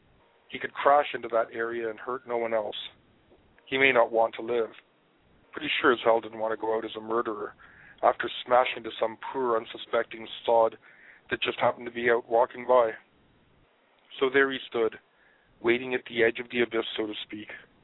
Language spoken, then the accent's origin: English; Scotland, United Kingdom; now in Toronto, Canada; I'm originally from Scotland.